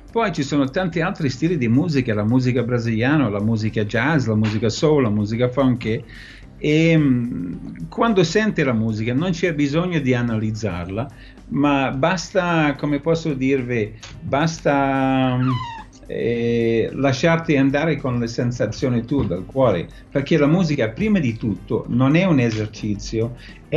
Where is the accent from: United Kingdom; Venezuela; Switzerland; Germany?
United Kingdom; Scotland; now in Italy; Quello che mi manca un po' dal mio paese